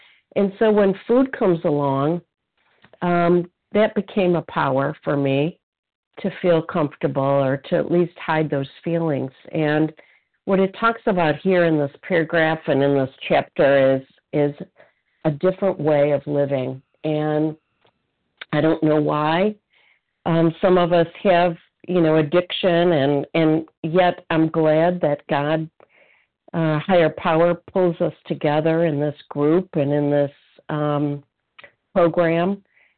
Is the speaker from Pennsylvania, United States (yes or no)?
no; Illinois, United States; I am from Illinois, recovered compulsive eater.